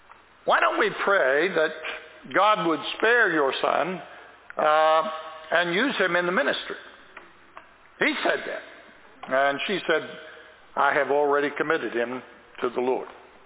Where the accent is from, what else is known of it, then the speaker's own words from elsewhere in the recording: Pennsylvania, United States; I'm from Pennsylvania, and I was born on December the 1st, a long time ago.